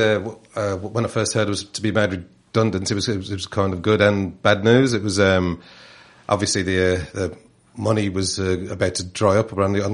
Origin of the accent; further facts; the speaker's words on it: Birmingham, West Midlands, United Kingdom; I did, yes. I was born and bred in Birmingham.